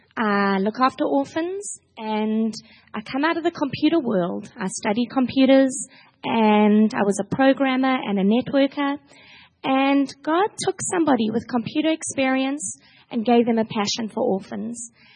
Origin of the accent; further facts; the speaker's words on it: Durban, KwaZulu-Natal, South Africa; And I'm from the East Coast, from a city called Durban, which is the third biggest city in South Africa.